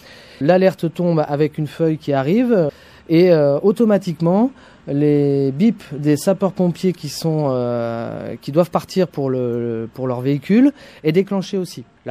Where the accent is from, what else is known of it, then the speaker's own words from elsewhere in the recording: Nouvelle-Aquitaine, France; Moi, je suis originaire de la Vienne.